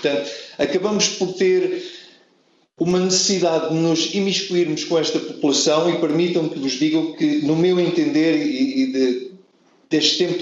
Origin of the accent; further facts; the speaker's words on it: Portugal; mas como bom português que sou